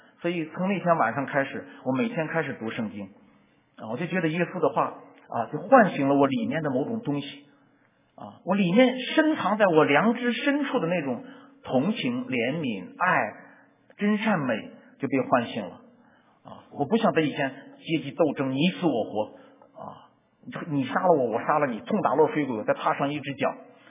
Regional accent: China; 我记得我们从小在中国大陆现在也是这样啊

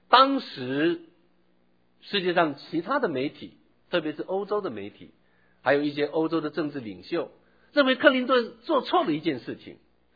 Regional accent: China; 我们中国人有一句话说，人活得好好的何必自找罪受

